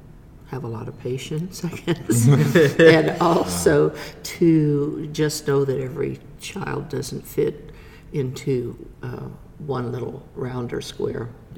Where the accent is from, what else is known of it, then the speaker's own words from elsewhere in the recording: Giddings, Texas, United States; I grew up in Giddings, which is a little town between Austin and Houston on 290, and went to Giddings High School